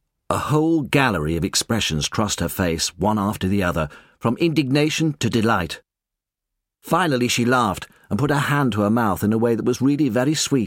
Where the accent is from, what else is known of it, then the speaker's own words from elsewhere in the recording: United Kingdom; I've always liked being British